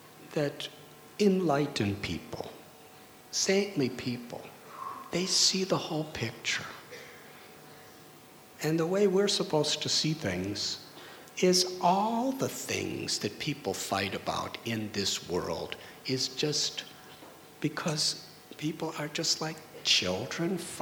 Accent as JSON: {"language": "English", "country": "United States", "tie": "born or raised there", "said": "When I was a little boy, growing up in America, my mother taught me something very special."}